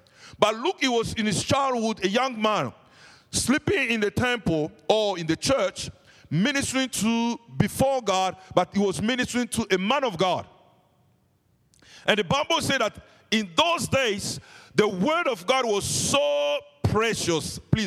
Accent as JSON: {"language": "English", "region": "England", "country": "United Kingdom", "said": "Yeah, that's good, because I come from England."}